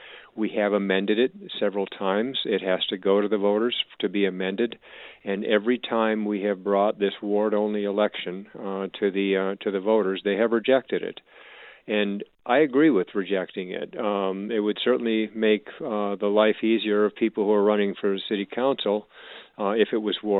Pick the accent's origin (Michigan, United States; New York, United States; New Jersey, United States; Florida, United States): Michigan, United States; I can relate. We grew up in Michigan, same thing.